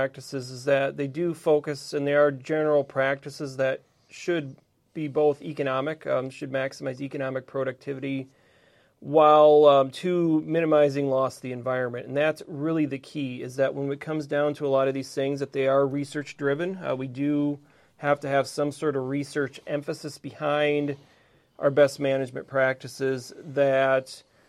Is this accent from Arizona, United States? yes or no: no; Iowa, United States; and I grew up in Iowa, and, you know, Iowa's boring from the aspect when it comes to soils.